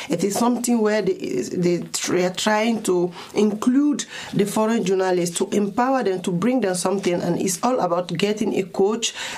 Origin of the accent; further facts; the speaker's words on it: Togo; English is a second language; I am from Togo naturally.